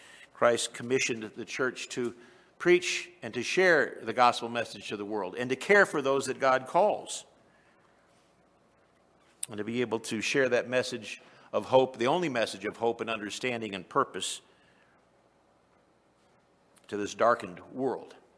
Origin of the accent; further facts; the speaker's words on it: United States; the country I grew up in the United States when I was a little boy in the 1950s, it wasn't perfect.